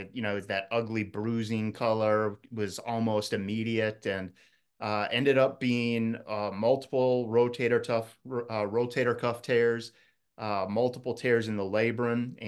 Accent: Wisconsin, United States; Yeah, I went to Cardinal Stritch, which it's in Milwaukee, Wisconsin. So I grew up in Wisconsin, and I didn't even know that the school existed

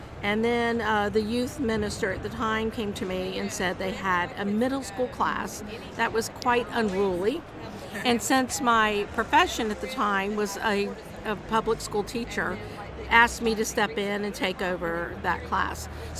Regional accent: Belmont, North Carolina, United States; I'm from Belmont, North Carolina.

